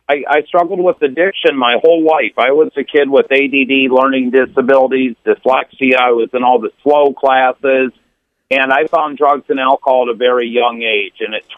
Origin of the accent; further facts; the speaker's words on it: Crystal Lake, Illinois, United States; They just had a big bust up in my hometown, Crystal Lake, Illinois.